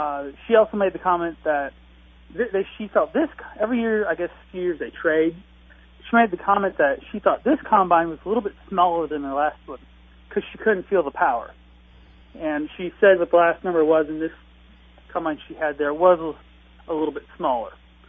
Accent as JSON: {"language": "English", "town": "Staunton", "region": "Illinois", "country": "United States", "said": "Like you said … I'm from Staunton, and I help host discussion meet in Section 15."}